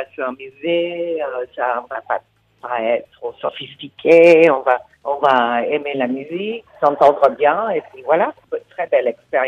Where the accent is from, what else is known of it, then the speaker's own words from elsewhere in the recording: Mexico; comme j'ai été élevée au Mexique, je l'ai dans la peau.